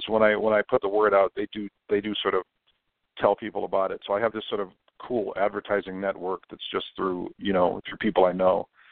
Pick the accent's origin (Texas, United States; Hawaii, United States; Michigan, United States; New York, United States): Hawaii, United States; I grew up in Hawaii and I learned how to drive in the winter.